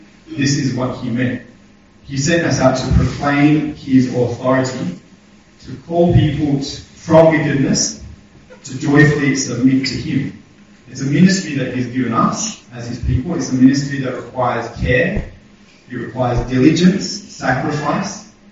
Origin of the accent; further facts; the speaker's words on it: Australia; It's hard to understand as an Australian.